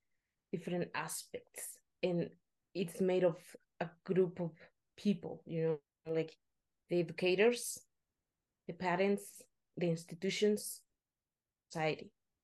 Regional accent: Chicago, Illinois, United States; love the city of Chicago. It's my hometown, so

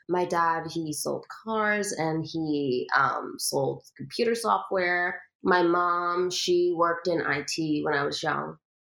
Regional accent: Florida, United States; also born or lived in New Jersey; Yeah, so I grew up in Florida. I also grew up in, I went to elementary school in New Jersey.

